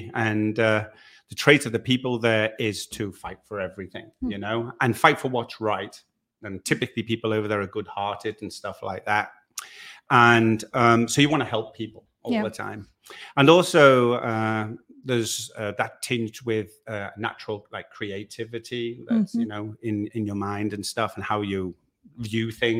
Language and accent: English; Liverpool, North West England, United Kingdom; So I was brought up in Liverpool.